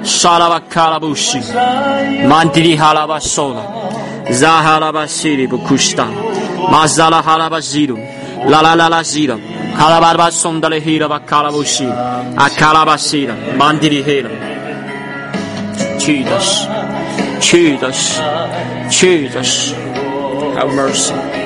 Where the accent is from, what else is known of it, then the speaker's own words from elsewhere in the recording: China; born there; 感谢你是我们生在中国，我们要在中国向你来呼求。